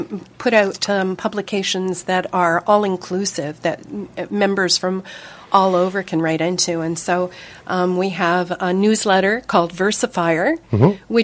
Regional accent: Stony Creek, Ontario, Canada; I'm from Stony Creek.

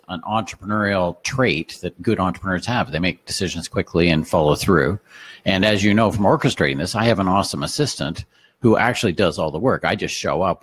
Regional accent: Woodstock, Ontario, Canada; So I grew up in Woodstock, Ontario, just down the road here.

